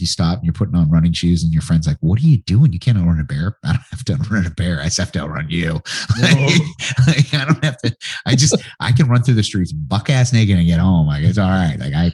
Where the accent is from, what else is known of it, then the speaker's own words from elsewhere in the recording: California, United States; I was from California, and I'd walk in and people like, you're not from here.